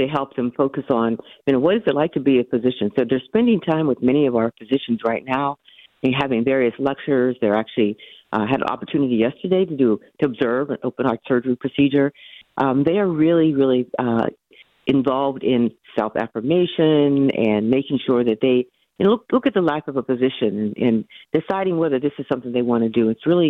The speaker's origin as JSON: {"language": "English", "town": "Pittsburgh", "region": "Pennsylvania", "country": "United States", "tie": "born or raised there", "said": "Actually, I'm a native Pittsburgh, although my husband tells me I'm not native because I was born right outside of Uniontown, Pennsylvania, Lemont Furnace."}